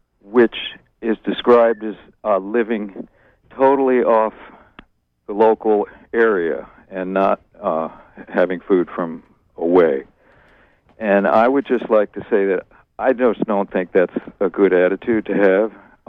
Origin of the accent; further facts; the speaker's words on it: Bangor, Maine, United States; I grew up in Bangor. I went away to school, and I came back in 1971.